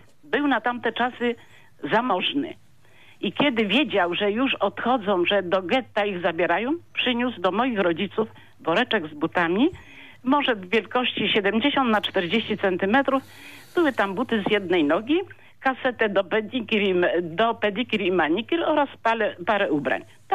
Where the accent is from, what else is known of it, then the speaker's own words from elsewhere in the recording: Wiślica, Świętokrzyskie Voivodeship, Poland; Muszę powiedzieć, że urodziłam się i wychowałam w Wiślicy.